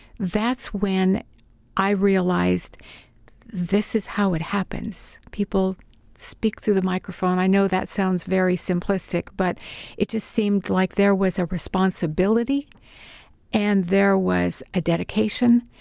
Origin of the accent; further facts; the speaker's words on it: California, United States; I grew up with radio in the San Francisco Bay Area